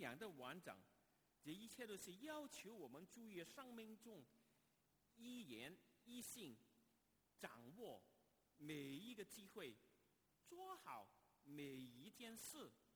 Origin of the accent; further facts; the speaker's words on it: China; 我们中国人呢，我们中国的新贤